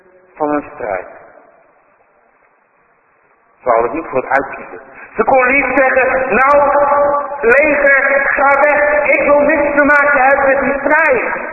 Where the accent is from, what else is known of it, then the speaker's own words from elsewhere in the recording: Rotterdam, South Holland, Netherlands; Zelf kom ik uit Rotterdam.